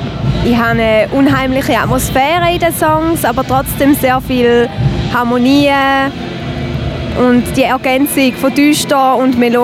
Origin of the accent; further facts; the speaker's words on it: St. Gallen, Switzerland; Ich komme aus St. Gallen